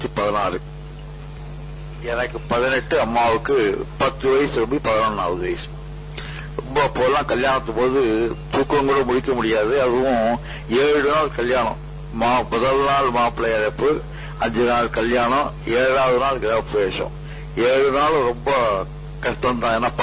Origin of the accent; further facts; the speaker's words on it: Tamil Nadu, India; born there; ஆவியூர் என்ற கிராமம் திருக்கோவிலூருக்கு பக்கத்துல இருக்கு. அதுல ஒரு குடிசையில 1908 நவம்பர் மாசம் பிறந்தேன்.